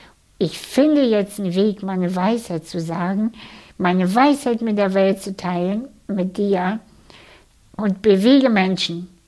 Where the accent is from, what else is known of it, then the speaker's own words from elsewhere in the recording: Kazakhstan; Ich komme aus einer sehr, sehr armen Familie. Ich bin in Kasachstan geboren und aufgewachsen und in einem Haus, in dem es kein fließend Wasser gab.